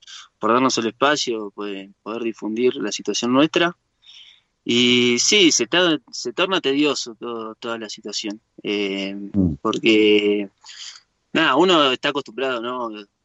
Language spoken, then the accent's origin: Spanish; La Plata, Buenos Aires Province, Argentina; Yo soy de Alto de San Lorenzo.